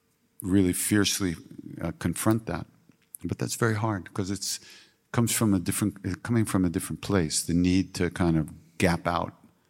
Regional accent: United States; I came from America. People always know where you are.

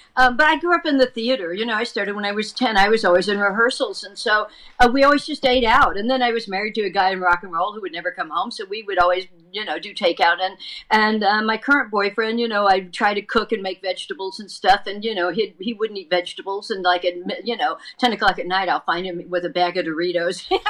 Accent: Texas, United States; my home state of Texas is still not doing a lot.

